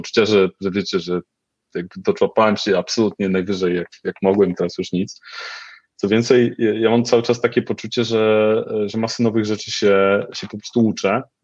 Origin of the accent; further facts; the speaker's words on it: Warmian-Masurian Voivodeship, Poland; Ja się wychowałem w Pipidówie na Warmii